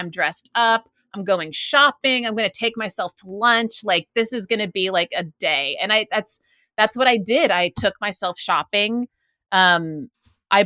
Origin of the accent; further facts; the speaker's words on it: Waco, Texas, United States; I'm from Waco, yeah. Texas. And I have a lot of, you know, friends and acquaintances from back home